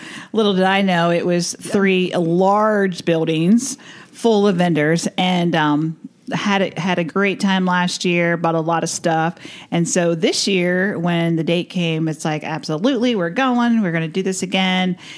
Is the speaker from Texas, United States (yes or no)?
no; Ohio, United States; the guy that had the cheese from Millersburg, Ohio, which was 30 miles from my hometown.